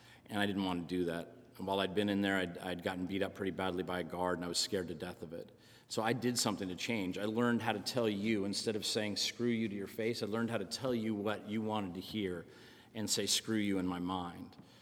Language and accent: English; New Jersey, United States; now in Beaverton, United States; I moved from New Jersey to Beaverton, Oregon. And it was a pretty big leap for me. I had a bad accent. I talked like wook and doog